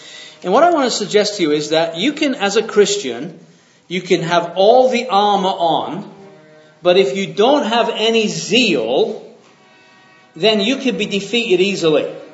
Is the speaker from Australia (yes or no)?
no; England, United Kingdom; I'm an Englishman.